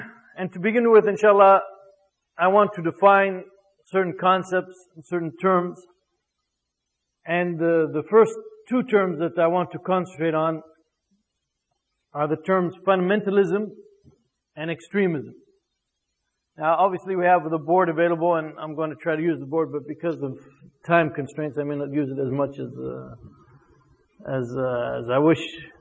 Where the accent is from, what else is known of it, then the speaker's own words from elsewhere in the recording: United States; Growing up in the United States, going to high school here and so forth, you don't hear much about the crusades.